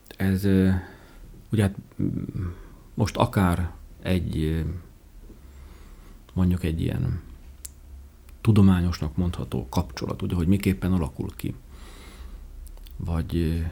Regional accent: Debrecen, Hajdú-Bihar, Hungary; És ugye mivel debreceni vagyok, és hát a munkám is ide köt

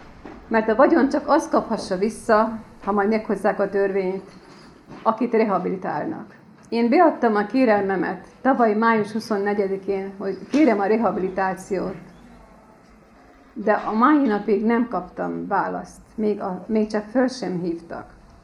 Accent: Vojvodina, Serbia; born there; Én akkor, amikor születtem, Magyarország volt, az a délvidék, ahol én születtem. Én nem tehetek arról, hogy a határok ide-oda tolódnak. Én akkor is, nekem akkor is az az én szülőföldem, de ide tartozok.

